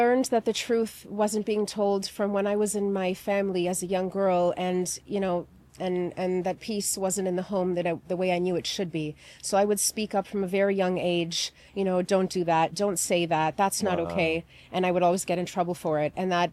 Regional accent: Toronto, Ontario, Canada; born there; I was born in Toronto, but I grew up as a little Romanian girl.

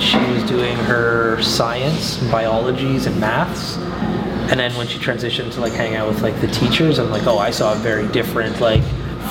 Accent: Fort McMurray, Alberta, Canada; Like, I'm from Fort McMurray, right, obviously.

